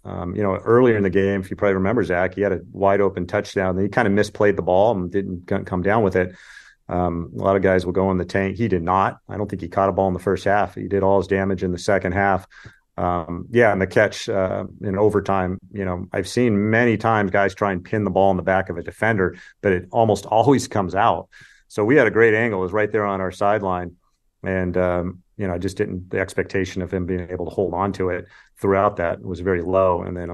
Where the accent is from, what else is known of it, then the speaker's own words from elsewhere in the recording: California, United States; Now, I grew up in California and watched the Pac-10 and then played in it and then became the Pac-12